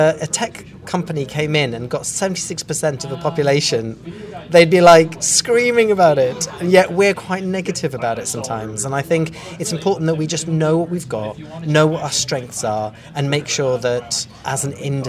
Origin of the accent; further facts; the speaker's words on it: Aberystwyth, Wales, United Kingdom; You know, I'm from Aberystwyth.